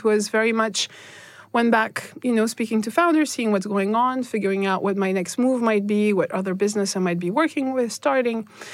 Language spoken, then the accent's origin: English; Russia; born there; English is a second language; I was born in Russia in the 80s. My Lebanese dad was running a French business under the umbrella of the French embassy